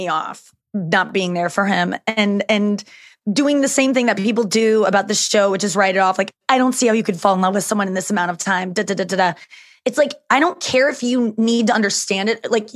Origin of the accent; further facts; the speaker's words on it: St. Louis, Missouri, United States; I'm from St. Louis